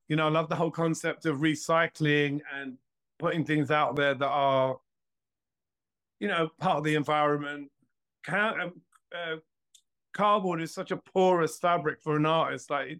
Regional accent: Ireland; who understands who I am as an Irish man, as a gay man

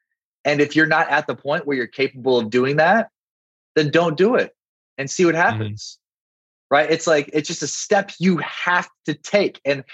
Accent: South Dakota, United States; And for me, I'm from South Dakota. It's put your head down, you work hard, you don't talk about your emotions, you don't talk about your accomplishments, you're very independent, you're very autonomous, you just do what you need to do.

